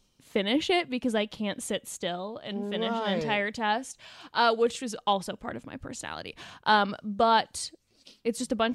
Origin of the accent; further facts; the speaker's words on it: Laguna Beach, California, United States; So I am originally born and raised in Orange County.